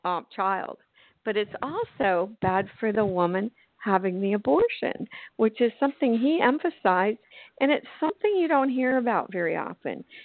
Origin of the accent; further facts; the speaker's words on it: Toronto, Ontario, Canada; born there; And I was born in Toronto, Canada.